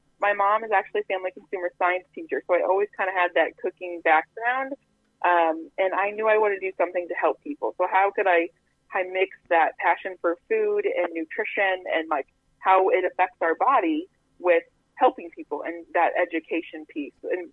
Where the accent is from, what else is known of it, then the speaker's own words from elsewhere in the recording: Clarinda, Iowa, United States; You know, I grew up in Southwest Iowa. I'm from Clarinda. So this job was kind of a coming back home sort of thing for me.